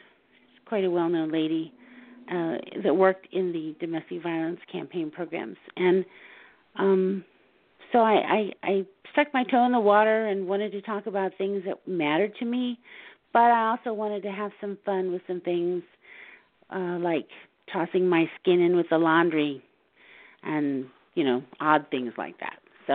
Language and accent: English; Illinois, United States; born there; I was born in Illinois.